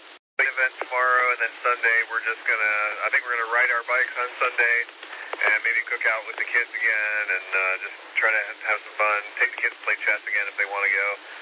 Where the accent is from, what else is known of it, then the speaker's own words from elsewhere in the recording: New York, United States; Well, I grew up in New York, but you know, we have extended family in Alabama